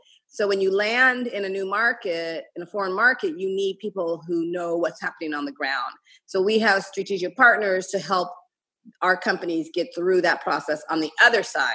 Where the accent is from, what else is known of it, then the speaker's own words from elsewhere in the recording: Okinawa, Japan; I grew up partly in Okinawa in Japan, and because my dad was in the Air Force